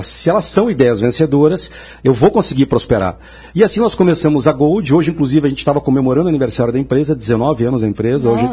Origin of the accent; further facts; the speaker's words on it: Rio Grande do Sul, Brazil; Eu sou gaúcho, então fiquei atendendo os clientes do interior do estado.